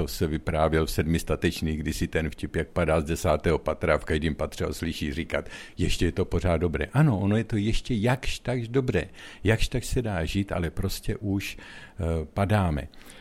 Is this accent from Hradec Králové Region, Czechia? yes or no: yes; Hradec Králové Region, Czechia; born there; narodil jsem se na pomezí Čech a Moravy v Orlických horách blízko Zemské brány